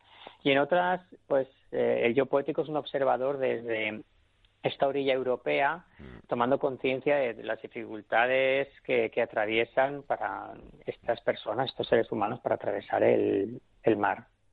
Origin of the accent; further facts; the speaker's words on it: Valencia, Valencian Community, Spain; Hay que tener en cuenta que yo soy de Valencia, de una zona muy cerquita a la playa.